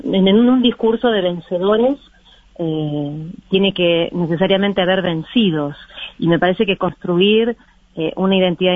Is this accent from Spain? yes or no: no; Argentina; soy argentina, somos argentinos, estamos acá, estamos familiarizados con todo tipo de crisis